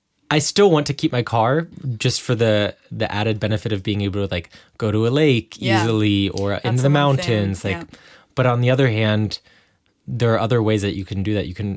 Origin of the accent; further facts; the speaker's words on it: United States; Just being an American, being so used to driving everywhere